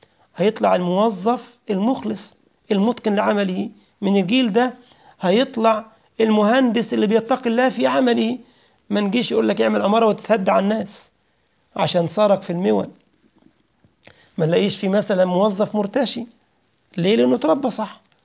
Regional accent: Egypt; ربنا ضرب عليهم التيه في شبه جزيرة سيناء عندنا في مصر لمدة 40 سنة

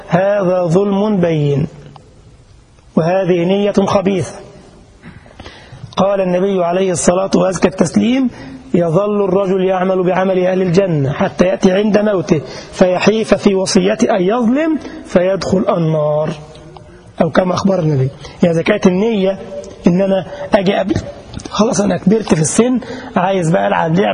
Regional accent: Egypt; ما عندنا في مصر بيقولوا عليها بوسة برضو،

